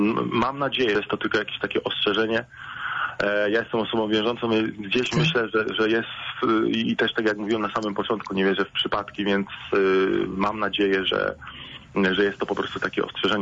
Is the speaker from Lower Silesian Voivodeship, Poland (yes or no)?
no; Pleszew, Greater Poland Voivodeship, Poland; w Pleszewie. To jest moje rodzinne miasto, można powiedzieć.